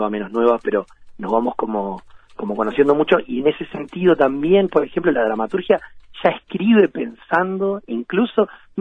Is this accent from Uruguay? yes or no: yes; Montevideo, Uruguay; Leo es de Fray Ventos y yo soy de Montevideo